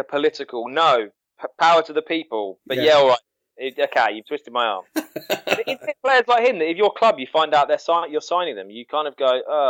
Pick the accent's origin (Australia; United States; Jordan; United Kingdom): Australia; accent: Australian; we had a tweet from Dave Matteo saying that my Australian accent was a bloody great accent